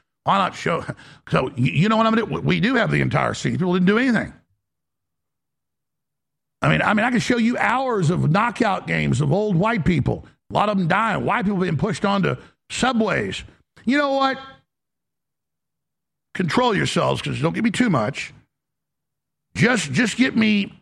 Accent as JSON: {"language": "English", "town": "Dallas", "region": "Texas", "country": "United States", "tie": "born or raised there", "said": "When I grew up in Dallas, I've been targeted because I was white a lot."}